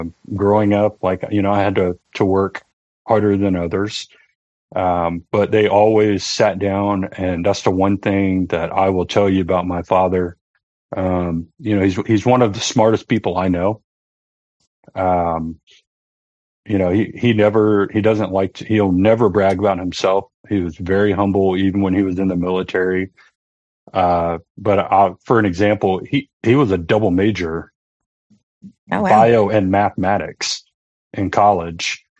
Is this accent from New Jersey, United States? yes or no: no; Georgia, United States; Deep sea fishing. I grew up I'm from Georgia, so the Atlantic.